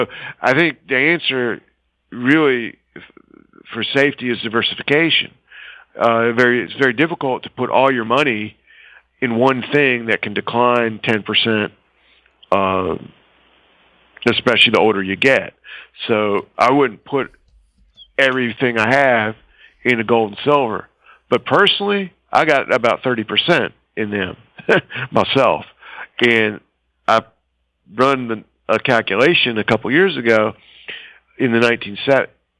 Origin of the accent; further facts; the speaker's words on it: United States; But I would not consider having all my money in the S&P 500 or just only American stocks as an American.